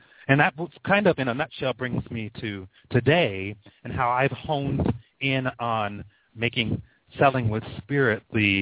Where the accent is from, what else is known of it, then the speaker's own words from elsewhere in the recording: West Coast, United States; I grew up on the West Coast. I still live here in the beautiful Northwest corner of the world